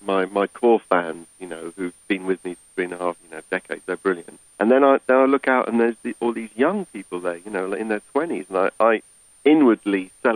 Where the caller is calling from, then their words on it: New York City, New York, United States; From New York City.